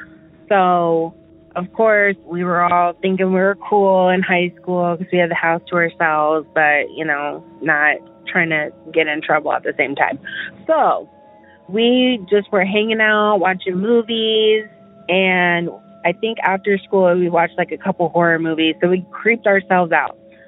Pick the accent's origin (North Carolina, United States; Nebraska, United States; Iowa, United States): Nebraska, United States; Omaha; I am from Omaha, Nebraska.